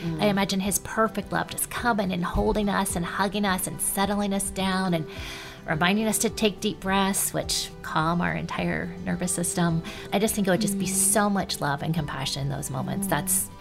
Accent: Columbus, Ohio, United States; now in Oxford, United States; I grew up in Columbus, Ohio. I now live in Oxford, Ohio, which is a college town.

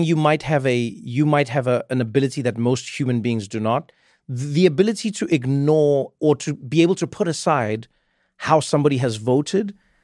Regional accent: South Africa; But growing up in South Africa was interesting and weird for me

